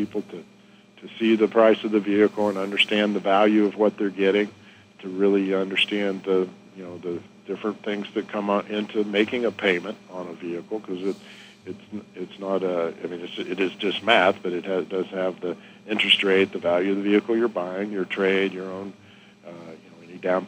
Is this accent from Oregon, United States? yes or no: no; Bartlesville, Oklahoma, United States; Bartlesville's a great place.